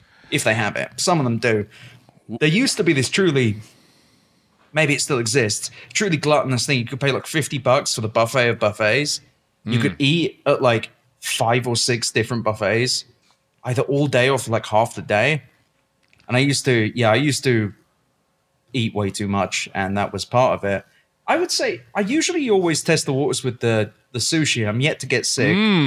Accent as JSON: {"language": "English", "country": "United Kingdom", "said": "I'm not going to pretend like I'm fancy. I'm British."}